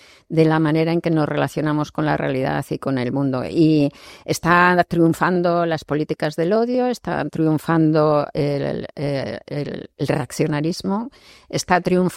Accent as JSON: {"language": "Spanish", "town": "Madrid", "region": "Community of Madrid", "country": "Spain", "said": "Soy de Madrid y también he pasado por momentos de decir, detesto Madrid y tal, y ahora estoy con un amor completo por la ciudad"}